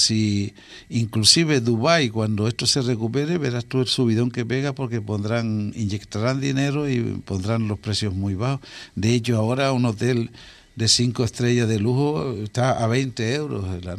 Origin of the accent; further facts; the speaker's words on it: Fuerteventura, Canary Islands, Spain; Fuerteventura es una isla muy querida, por su tranquilidad, por sus playas, en fin, por todo lo bueno que somos todos los majoreros.